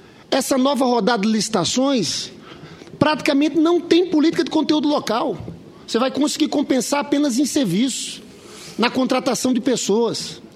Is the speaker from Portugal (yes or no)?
no; Rio de Janeiro, Brazil; Eu sou do Rio de Janeiro, a indústria naval faliu.